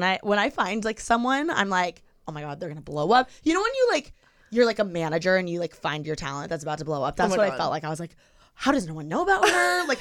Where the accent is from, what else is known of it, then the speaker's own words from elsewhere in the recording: Bloomington, Indiana, United States; So I'm from Bloomington, Indiana, where IU is.